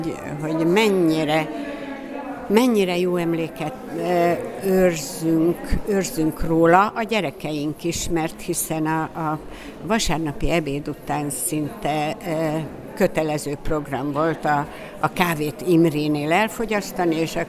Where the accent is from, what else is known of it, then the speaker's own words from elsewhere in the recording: Miskolc, Borsod-Abaúj-Zemplén, Hungary; born there; Hát én itt születtem, tehát eleve, de a közös életünk is 14 év volt, amit itt töltöttünk a Viszt Józsikával.